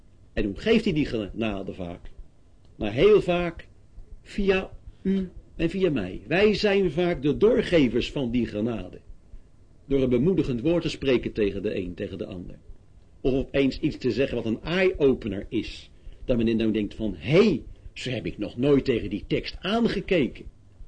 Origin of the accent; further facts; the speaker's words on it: Leiden, South Holland, Netherlands; Zelf ben ik in Leiden vroeger ook groot geworden in een evangelisatiegemeenschap.